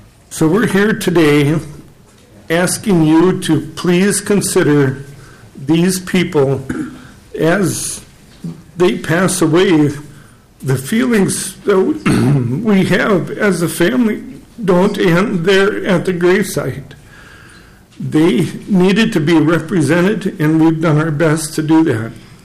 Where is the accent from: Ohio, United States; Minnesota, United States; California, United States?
Minnesota, United States; Briceland; Madam Chairman … I'm from Briceland, Minnesota. which is about 30 miles west of Albert Lea